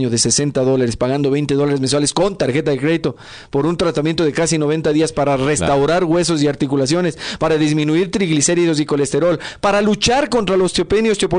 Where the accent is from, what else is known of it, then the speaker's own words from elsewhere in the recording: Ecuador; Quito y todo el Ecuador, mis queridos coterráneos, mi tierra